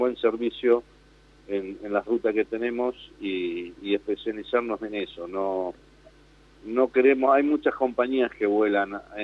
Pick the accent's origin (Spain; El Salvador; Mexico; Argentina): Argentina; Patagonia; pues somos patagónicos.